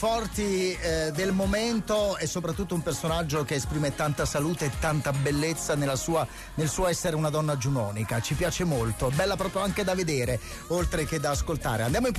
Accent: Naples, Campania, Italy; Bravo Mario, sei un napoletano doc e a noi napoletani doc ci piacciono.

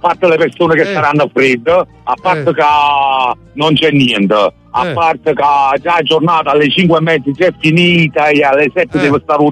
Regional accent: Giugliano, Campania, Italy; io non sono nemmeno del centro di Napoli, io sono di Giugiano. Sono di Giugiano

